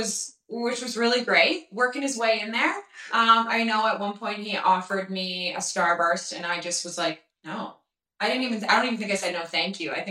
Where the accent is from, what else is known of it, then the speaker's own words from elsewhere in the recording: Calgary, Alberta, Canada; I'm from Calgary.